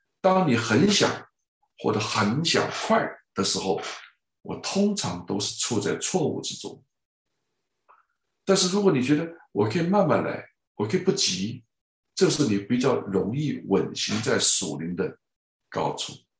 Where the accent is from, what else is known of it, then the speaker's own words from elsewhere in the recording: China; 我们在中国这个大陆成长，特别是大陆亚洲，特别是中国大陆吧，我自己从那里长大